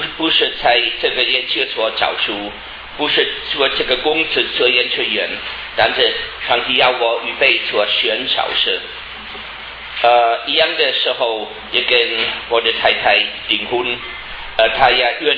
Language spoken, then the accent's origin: Chinese; Germany; born there; Chinese is a second language; 我出生在德国一个很小的城市，大概五千人口，得有城市的权利，是1000多老的城市。